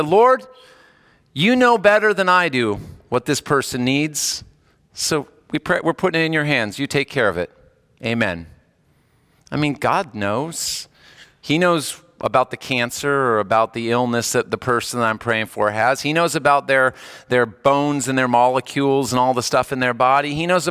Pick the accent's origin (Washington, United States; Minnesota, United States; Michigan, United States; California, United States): California, United States; I had a neighbor growing up in California